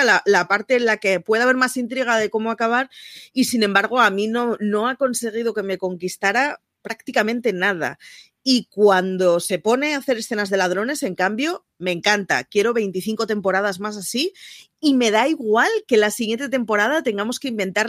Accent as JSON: {"language": "Spanish", "town": "Barcelona", "region": "Catalonia", "country": "Spain", "said": "Como barcelonesa que siempre sí es representada por una Sagrada Familia a la que no voy ni una vez al año."}